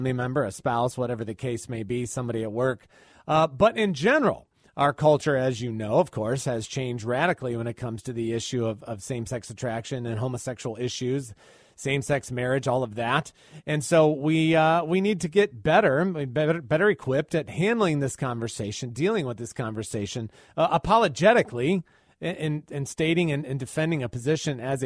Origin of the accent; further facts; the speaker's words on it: North Carolina, United States; which happens to be my home state, of course. I'm here in Raleigh, North Carolina.